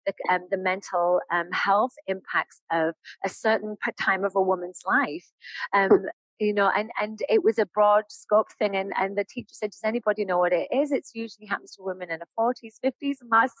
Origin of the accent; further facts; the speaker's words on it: Middlesbrough, North East England, United Kingdom; now in Texas, United States; When people say that, it makes me like sigh a little bit. I'm from Middlesbrough.